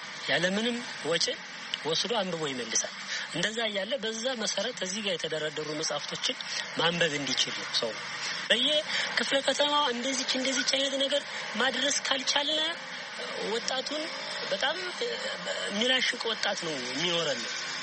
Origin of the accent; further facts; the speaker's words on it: Bahir Dar, Amhara, Ethiopia; ተወልጄ ያደግኩት እዚሁ ባህር ዳር ከተማ ውስጥ ነው።